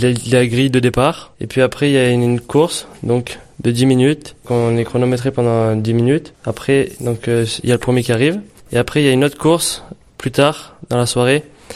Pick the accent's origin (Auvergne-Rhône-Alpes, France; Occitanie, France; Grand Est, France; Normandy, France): Occitanie, France; je viens de Villars-Saint-Pancras, j'ai 17 ans et je suis au lycée François Marty dans l'Aveyron.